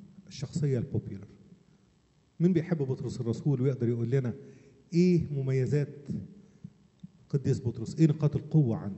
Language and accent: Arabic; Egypt; زي ما بنقول عندنا في مصر حلو لسان